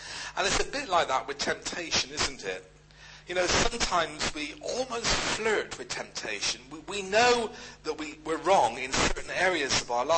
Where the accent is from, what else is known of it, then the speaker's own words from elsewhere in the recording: Bristol, South West England, United Kingdom; in Bristol, when I was brought up in Bristol, in Speedwell